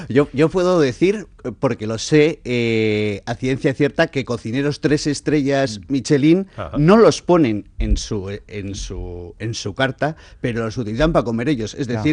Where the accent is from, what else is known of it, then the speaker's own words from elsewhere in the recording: San Sebastián, Basque Country, Spain; mi abuelo y mi padre, que son nacidos en Bermeo, y yo que soy donostiarra.